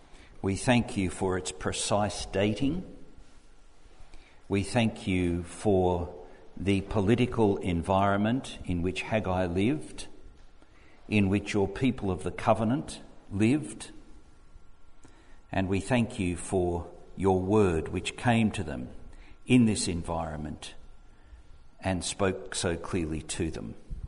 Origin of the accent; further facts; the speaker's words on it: Australia; So I said, I'm from Australia. We're from Australia, which is a wonderful place, a stable democracy, a prosperous country, a beautiful country